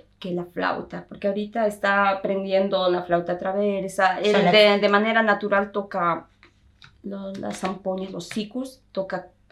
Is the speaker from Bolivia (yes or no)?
yes; Bolivia; muchos de nosotros en Bolivia o en los Andes aprendemos a tocar estos instrumentos